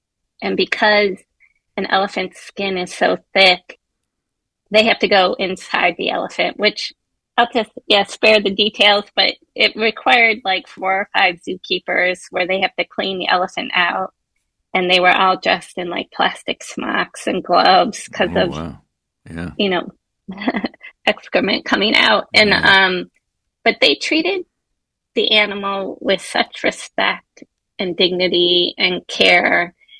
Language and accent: English; Detroit, Michigan, United States; I'm originally from Detroit, and I am writing a book set in Detroit during World War II.